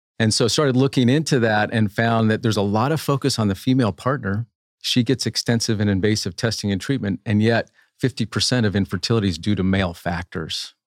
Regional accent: Spokane, Washington, United States; I grew up in Spokane, Washington, so a smaller, you know, metropolitan area.

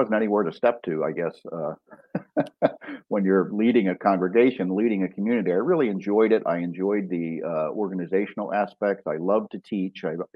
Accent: Baltimore, Maryland, United States; And then I left for Baltimore, my hometown, because it was the largest city in the U.S. at that time without a religious science community.

